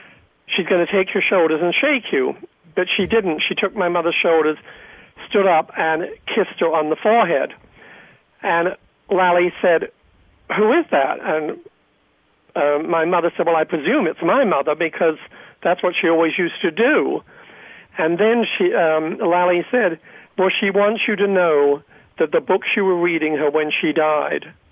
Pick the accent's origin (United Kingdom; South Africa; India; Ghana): United Kingdom; England; now in United States; And I moved from England to America with my mother